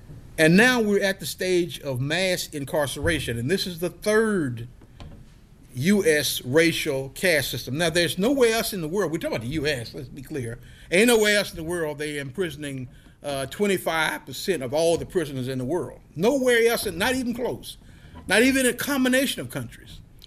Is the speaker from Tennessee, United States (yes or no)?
yes; Chattanooga, Tennessee, United States; In fact, we had the first demonstration, political demonstration, against a private prison system in my little hometown of Chattanooga.